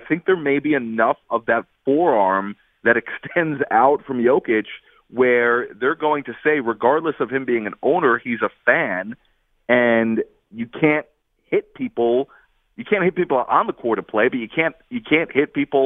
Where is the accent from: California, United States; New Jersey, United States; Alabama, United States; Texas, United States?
New Jersey, United States; Growing up in North Jersey, and watching all these kids